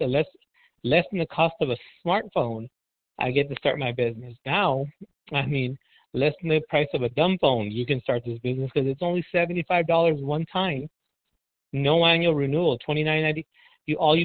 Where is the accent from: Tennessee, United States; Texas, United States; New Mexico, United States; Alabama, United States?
Texas, United States; Edinburg; and I'm from Edinburgh, Texas.